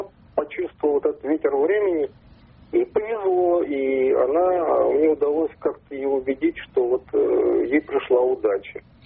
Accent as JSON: {"language": "Russian", "region": "Moscow", "country": "Russia", "said": "Я из Москвы"}